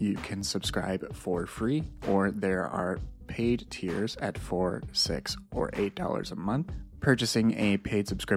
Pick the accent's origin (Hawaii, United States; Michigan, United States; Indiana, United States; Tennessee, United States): Indiana, United States; So I grew up in Indiana